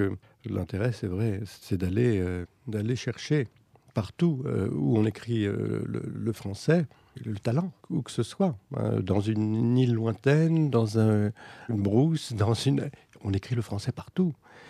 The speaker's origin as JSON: {"language": "French", "town": "Paris", "region": "Île-de-France", "country": "France", "tie": "born or raised there", "said": "moi j'ai vécu mon enfance à Ménilmontant."}